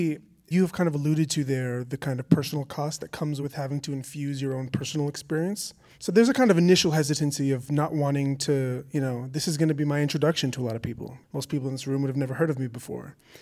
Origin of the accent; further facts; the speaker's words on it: Canada; So that was an interesting access point with my being Canadian.